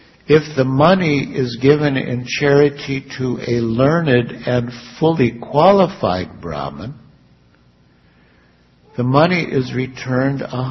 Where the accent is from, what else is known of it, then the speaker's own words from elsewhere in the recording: Chicago, Illinois, United States; and I was from Chicago, get very cold in the winter.